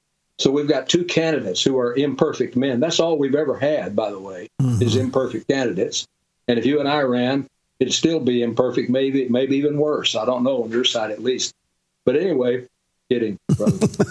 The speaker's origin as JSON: {"language": "English", "region": "Deep South", "country": "United States", "tie": "born or raised there", "said": "I was raised in the Deep South. I saw the racism, and I knew it was racism because I went to church and because I read the Bible"}